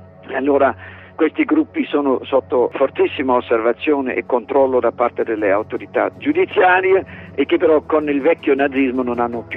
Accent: Germany; Italian is a second language; now in Italy; io sono tedesco

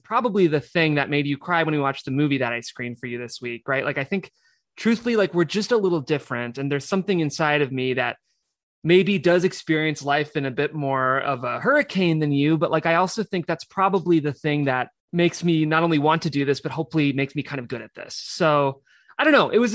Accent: Midwest, United States; And, you know, I'm from the Midwest, and maybe our Midwest listeners can relate

